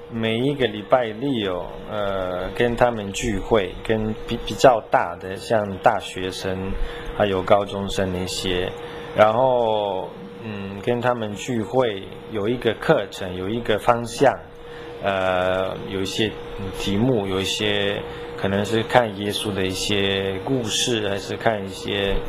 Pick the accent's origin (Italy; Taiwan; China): Italy; Chinese is a second language; 我们意大利人很直的。